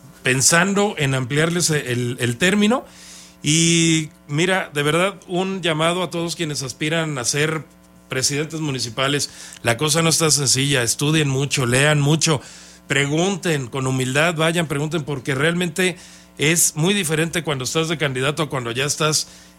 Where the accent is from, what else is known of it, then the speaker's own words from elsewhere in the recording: Querétaro, Mexico; born there; Hemos crecido como nunca lo pensamos quienes nacimos aquí en Querétaro